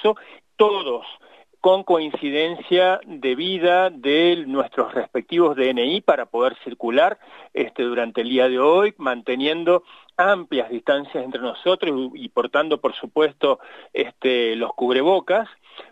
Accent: Mendoza, Argentina; a todos nosotros como en mendocinos, ¿no? Es nuestra misma provincia.

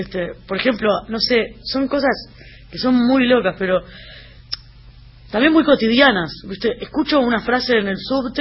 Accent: Uruguay; Y ellos me decían como, sos uruguaya

